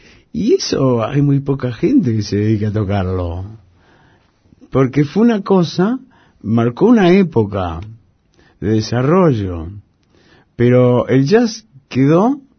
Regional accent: Buenos Aires, Argentina; Sí, Almagro.

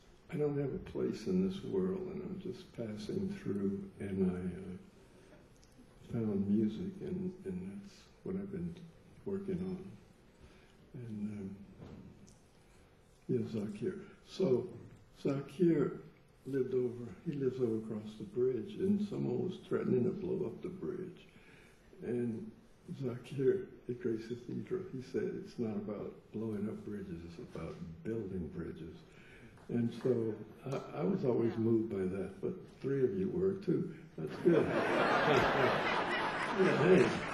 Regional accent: Memphis, Tennessee, United States; I'm from Memphis and he was from Little Rock, so we were not far apart

